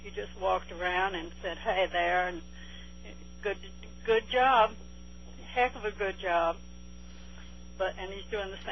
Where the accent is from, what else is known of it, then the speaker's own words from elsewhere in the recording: Tennessee, United States; originally from Tennessee, and Tennessee has gotten sort of off the track.